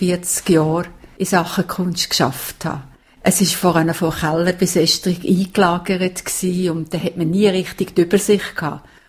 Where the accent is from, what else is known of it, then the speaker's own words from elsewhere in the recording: Biel, Bern, Switzerland; Und damals hatte es gerade in Biel, wo ich aufgewachsen bin, keine Lehrstelle gehabt.